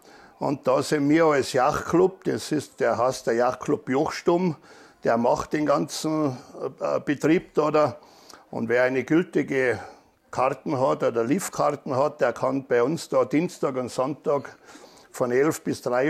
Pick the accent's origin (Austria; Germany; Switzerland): Austria; Brixen im Thale, Tyrol; Ich komme aus Brixen im Tale. Ich bin der 4. Sohn von einer Bauernfamilie